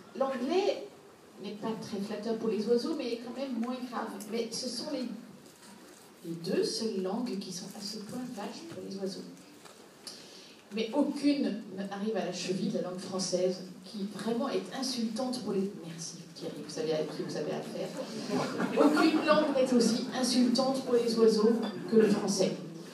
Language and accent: French; Belgium; je suis belge, donc je ne comprends pas